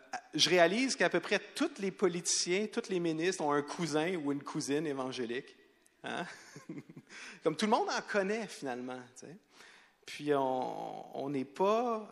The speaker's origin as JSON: {"language": "French", "region": "Quebec", "country": "Canada", "said": "Puis nous aussi, on est citoyens québécois. On est des vrais Québécois. On est chrétiens avant, mais on est Québécois autant que tout le monde."}